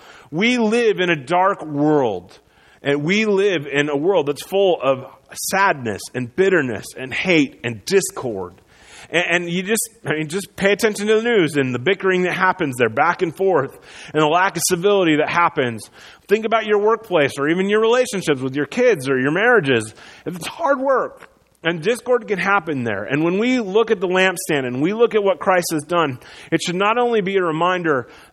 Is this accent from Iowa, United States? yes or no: yes; Iowa, United States; Now, I grew up in Iowa. Most of you know this, right? In Iowa, they have a lot of agriculture, okay?